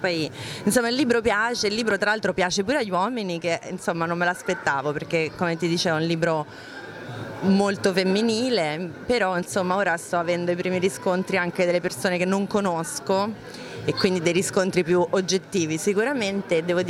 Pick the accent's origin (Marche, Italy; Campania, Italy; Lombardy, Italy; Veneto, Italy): Veneto, Italy; Treviso; born there; e poi ci sarà Treviso, che è la mia città natale